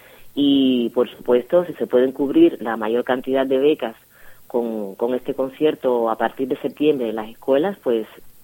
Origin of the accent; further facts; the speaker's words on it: Sitges, Catalonia, Spain; aquí en Sitges hace 10 años. Es un pueblo al cual yo le tengo muchísimo cariño, y allá donde vaya siempre hablo las maravillas de mi pueblo, de Sitges.